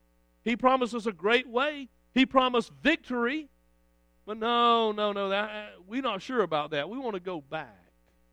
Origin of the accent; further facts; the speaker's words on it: Richmond Hill, Georgia, United States; I grew up in Richmond Hill. I knew about it.